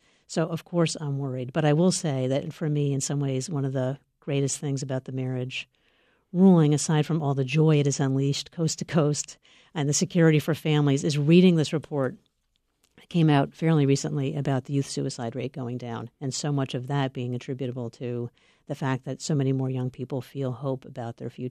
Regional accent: Maine, United States; including here in my home state of Maine

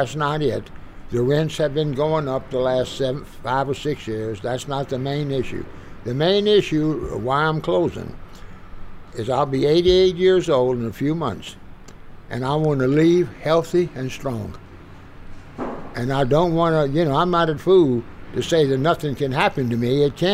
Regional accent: Houston, Texas, United States; But my wife liked it in town, and I was from Houston, and I was making a living at it, you know.

